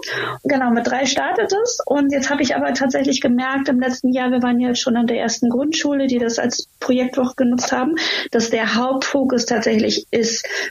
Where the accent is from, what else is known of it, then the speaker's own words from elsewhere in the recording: Stockelsdorf, Schleswig-Holstein, Germany; ich komme aus Stockelsdorf. Dort wohne ich schon seit 20 Jahren